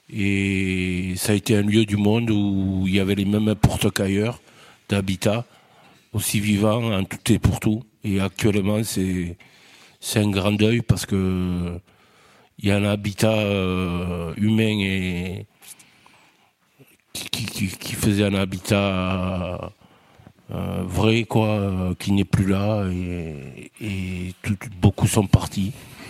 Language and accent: French; Fumel, Nouvelle-Aquitaine, France; born there; Moi, je suis né à Fumel.